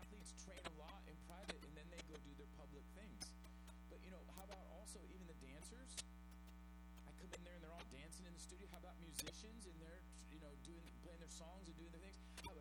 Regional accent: Oceanside, California, United States; also born or lived in Quantico, Virginia; I was born in Virginia. My father's military, so I was born in Quantico. But I don't remember it. I was actually 2 when we moved to Oceanside, and that's all I remember.

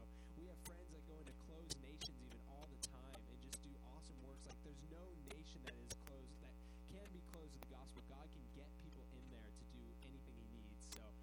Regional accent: California, United States; we've never really had a place here in California, which is my home state, to really call home

